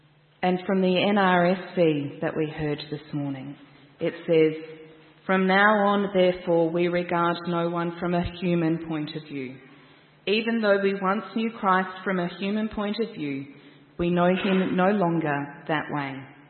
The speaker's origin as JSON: {"language": "English", "town": "Mildura", "region": "Victoria", "country": "Australia", "tie": "born or raised there", "said": "I grew up near Mildura, so like Swan Hill"}